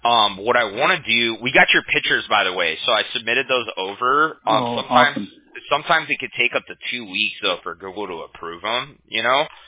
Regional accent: Huntington Beach, California, United States; I'm from Huntington Beach, so

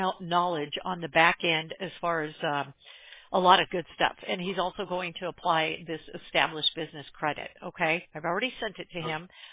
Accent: Quebec City, Quebec, Canada; Quebec City.

